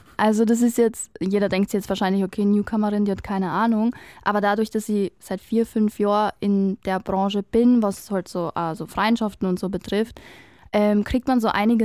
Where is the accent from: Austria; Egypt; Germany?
Austria; als Österreicher